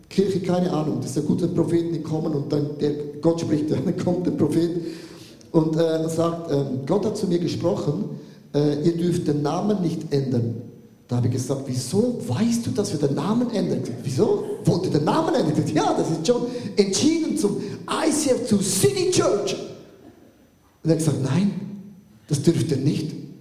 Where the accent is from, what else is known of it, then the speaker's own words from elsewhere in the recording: Switzerland; habe ich gemerkt, ja, wir sind alle Schweizer.